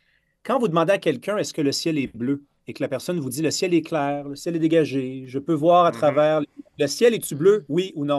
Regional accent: Montreal, Quebec, Canada; Moi, je suis un Montréalais, donc je fais tout à pied.

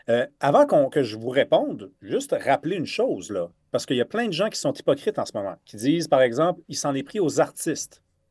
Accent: Montreal, Quebec, Canada; Moi, je suis un Montréalais, donc je fais tout à pied.

